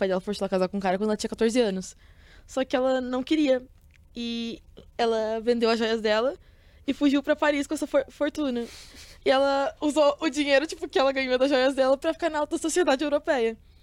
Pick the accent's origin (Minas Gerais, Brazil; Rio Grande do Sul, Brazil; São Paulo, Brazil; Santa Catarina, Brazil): São Paulo, Brazil; Guaratinguetá; É de Guaratinguetá, da minha terrinha.